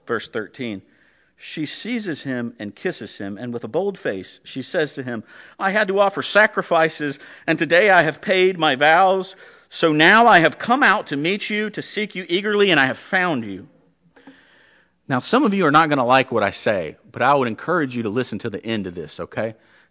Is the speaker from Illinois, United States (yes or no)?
no; Charlotte, North Carolina, United States; Growing up in Charlotte, I saw it happen all the time.